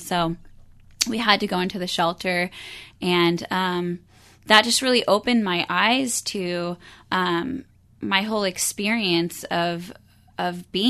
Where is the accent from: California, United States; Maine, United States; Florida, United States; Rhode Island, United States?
California, United States; Sacramento; Yeah, so I came from Sacramento, and I was a homeless single mom.